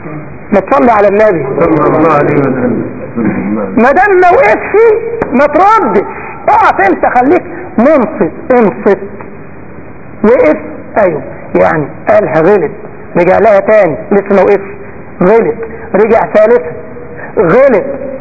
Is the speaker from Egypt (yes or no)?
yes; Egypt; في بلدنا مصر اخ بعد ما ربنا من عليه كده والتزم قوي